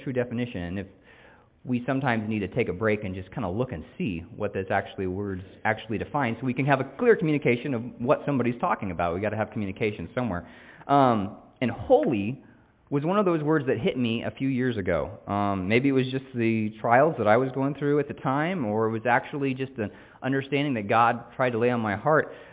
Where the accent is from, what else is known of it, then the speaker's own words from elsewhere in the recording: Oklahoma, United States; Growing up in the South, Oklahoma, I was a very predominant Baptist community that I grew up in.